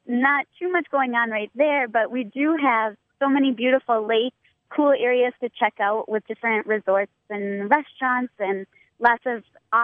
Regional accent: Cameron, Wisconsin, United States; My background, I'm from the Cameron area

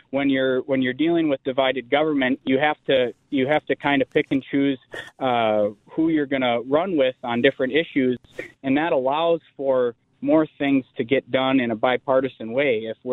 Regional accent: Wisconsin, United States; I was born and raised in the Northwoods. I was born helping my neighbor farmers shovel manure and throw hay bales and pick rock.

